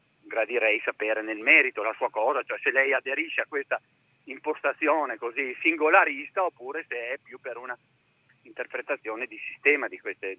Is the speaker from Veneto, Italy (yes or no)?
yes; Verona, Veneto, Italy; Io chiamo dall'estrema punta della Puglia, ma sono di Verona.